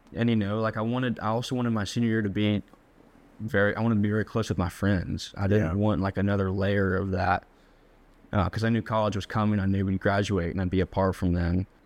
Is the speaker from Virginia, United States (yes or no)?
yes; Woodbury Forest, Virginia, United States; I grew up in Woodbury Forest, Virginia.